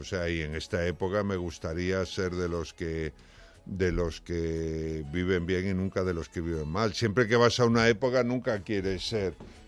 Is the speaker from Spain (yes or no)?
yes; Galicia, Spain; Soy gallego.